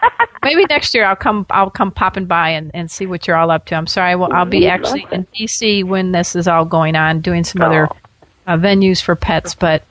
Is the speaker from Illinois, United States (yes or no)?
yes; Chicago, Illinois, United States; my favorite restaurant on the whole planet, I grew up in Chicago, is the Parthenon in Greektown.